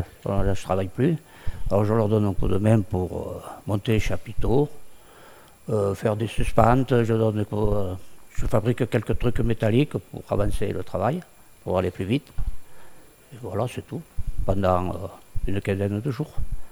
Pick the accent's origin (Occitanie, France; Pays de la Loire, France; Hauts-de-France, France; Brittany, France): Occitanie, France; Saint-Chély-d'Apcher; Moi je suis de Saint-Chély